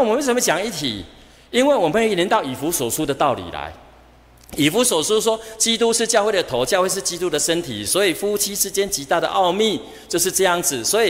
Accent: Taiwan; 我们台湾人的个性啦

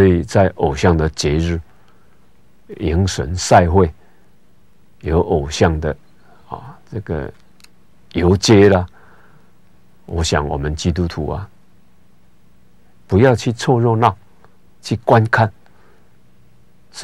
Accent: Taiwan; 尤其我们台湾人所拜的神特别多

